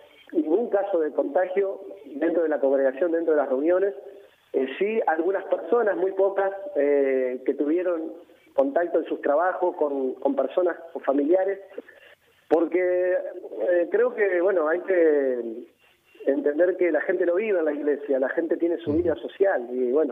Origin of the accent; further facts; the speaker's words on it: San Nicolás de los Arroyos, Buenos Aires Province, Argentina; Yo soy de la ciudad de San Nicolás de los Arroyos.